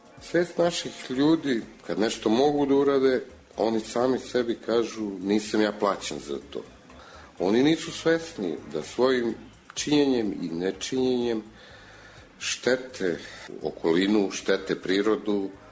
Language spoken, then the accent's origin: Serbian; Grocka, Belgrade, Serbia; Odrastao sam u Grockoj, koje je malo mesto, svi se poznajemo, pomažemo se međusobno. Odrastao sam i na Dunavu.